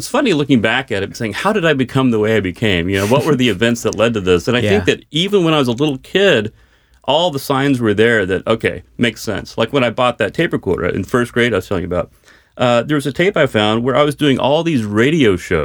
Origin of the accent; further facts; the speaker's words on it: Dallas, Texas, United States; So, you know, I'm from Dallas, and there it's all about tornadoes and hailstorms.